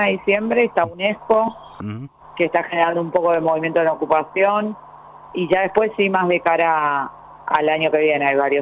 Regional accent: Argentina; moved away as an adult; now in Paraguay; Yo soy argentina y hace 9 años que vivo acá.

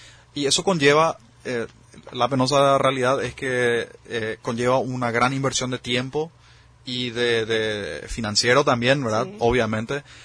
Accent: Filadelfia, Boquerón, Paraguay; personalmente yo vengo de Filadelfia, del Chaco, soy del interior.

